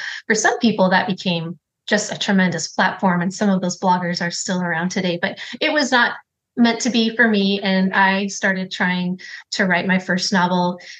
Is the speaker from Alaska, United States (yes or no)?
yes; Alaska, United States; now in Raleigh, United States; Sure. I'm originally from Alaska. I currently live outside of Raleigh, North Carolina.